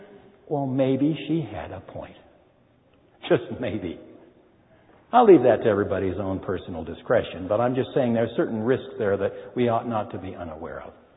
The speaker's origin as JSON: {"language": "English", "town": "Hollywood", "region": "California", "country": "United States", "tie": "born or raised there", "said": "And one of the distractions, I dare say, is my hometown of Hollywood."}